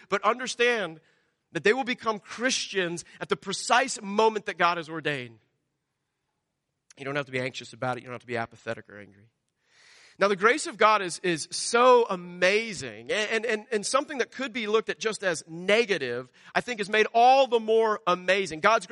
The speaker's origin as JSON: {"language": "English", "country": "United States", "said": "I'm American. Of course I'm a materialist."}